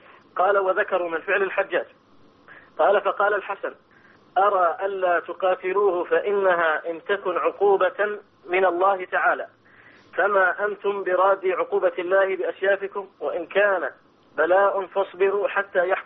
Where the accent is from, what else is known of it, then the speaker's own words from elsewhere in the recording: Jordan; أنا معك ابنك من الأردن يا فضيلة الشيخ